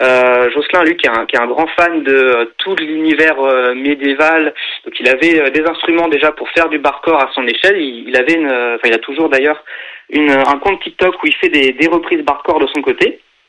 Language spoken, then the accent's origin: French; Caen, Normandy, France; C'est ça, on vient bien de Normandie, de Caen.